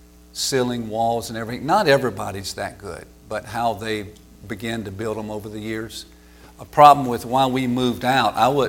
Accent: South Carolina, United States; Okay, and I'm from South Carolina. I know what big surges does to Myrtle Beach and stuff.

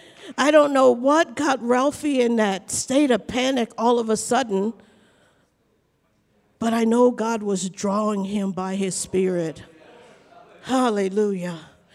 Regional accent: Wisconsin, United States; You know, I'm not one who really cares for winter, and I'm from Wisconsin.

